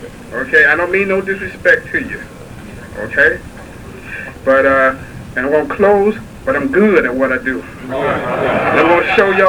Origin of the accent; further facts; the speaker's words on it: Ohio, United States; now in Chicago, United States; I'm from Ohio, but I live in Chicago now. And one of the reasons I moved to Chicago is to be closer to the mayor.